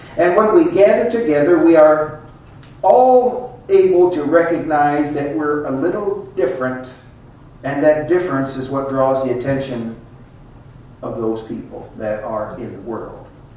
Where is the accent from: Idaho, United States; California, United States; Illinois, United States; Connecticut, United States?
Illinois, United States; Rochelle; if I tell people I'm from the Rochelle area around here, they say, well, that's cool.